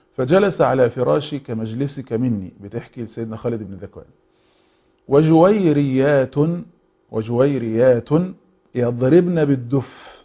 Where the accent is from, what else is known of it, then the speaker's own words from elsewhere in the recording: Egypt; زي مثلا اللي عندنا في مصر كان اسمه الحنة بيبقى ليلة مثلا الفرح